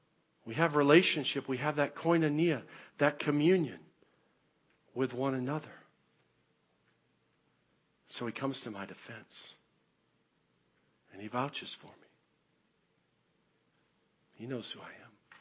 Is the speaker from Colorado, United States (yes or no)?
no; Mount Vernon, Illinois, United States; also born or lived in Shakopee, Minnesota; I lived down here in the southern tip of Illinois in Mount Vernon, Illinois. And when I was growing up in Shakopee and in Mount Vernon, Illinois, I picked up a belief.